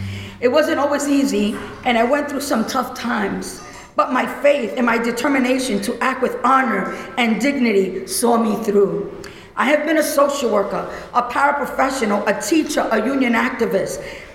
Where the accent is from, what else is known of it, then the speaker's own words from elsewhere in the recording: New York City, New York, United States; but I grew up on Prince Street in New York City. It's now called Soho.